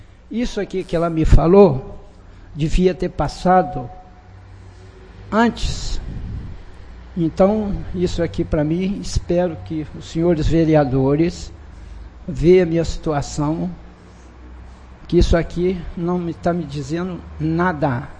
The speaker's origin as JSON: {"language": "Portuguese", "town": "Bicas", "region": "Minas Gerais", "country": "Brazil", "tie": "born or raised there", "said": "Sou nascido e criado em Bicas."}